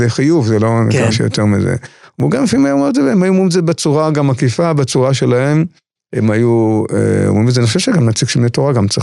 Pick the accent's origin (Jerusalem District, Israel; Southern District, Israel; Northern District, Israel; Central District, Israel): Central District, Israel; Bnei Brak; born there; אנחנו נולדתי בבני ברק